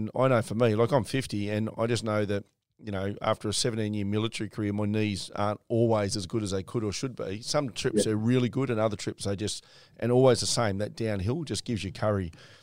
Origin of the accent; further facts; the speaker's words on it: Australia; PNG, Kokoda, I don't think you can beat it as an Australian for the physical, mental and emotional journey. I think it just ticks boxes that, as good as those other things are, they don't quite tick. And maybe not for everyone, but certainly for Aussies because of our history there.